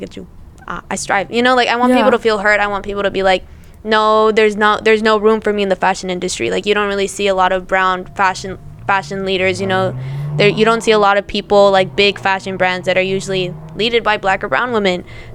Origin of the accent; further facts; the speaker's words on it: Sinaloa, Mexico; I know that I come from one of the most dangerous parts of Mexico. I come from Sinaloa.